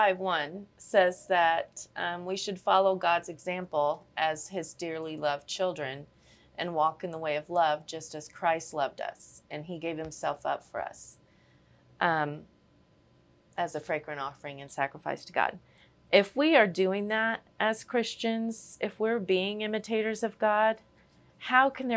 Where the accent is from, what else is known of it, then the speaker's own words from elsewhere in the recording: Stonington, Illinois, United States; I live here in Taylorville. I'm actually originally from Stonington.